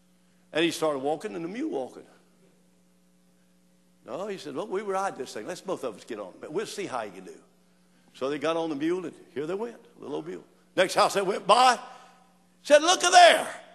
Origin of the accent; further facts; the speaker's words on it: Florida, United States; Growing up in Florida, trying to camouflage it with orange juice, it just didn't work.